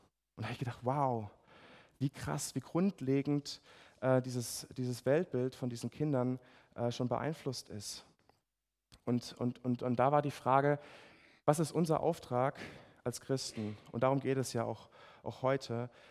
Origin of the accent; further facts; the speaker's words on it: Ludwigshafen, Rhineland-Palatinate, Germany; ich komme aus Ludwigshafen am Rhein, die offiziell hässlichste Stadt Deutschlands.